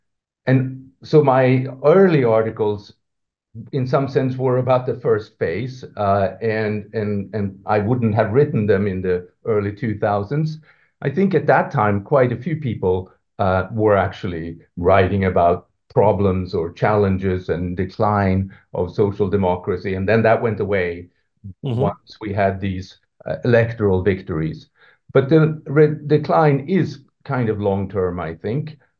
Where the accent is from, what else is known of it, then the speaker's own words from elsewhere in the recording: Sweden; moved away; also perhaps excessively so Swedocentric, even though I haven't lived there for a long time, but it is my home country